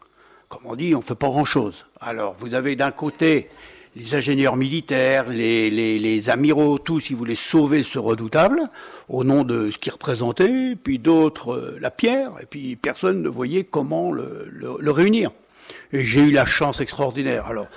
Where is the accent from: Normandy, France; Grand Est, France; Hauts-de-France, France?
Normandy, France; born there; Je suis né dans le Cotentin, et comme d'autres, on est raccroché à son enfance.